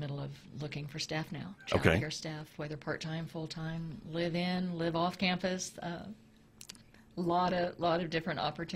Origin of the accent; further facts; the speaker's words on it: Kentucky, United States; now in Tennessee, United States; Tennessee, I came from Kentucky.